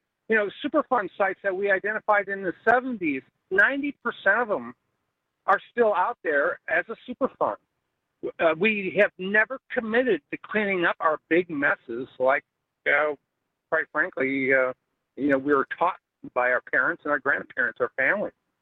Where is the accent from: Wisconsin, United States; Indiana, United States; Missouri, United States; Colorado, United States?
Wisconsin, United States; Kenosha; I'm on my way to Madison. I'm normally from Kenosha, but anyway.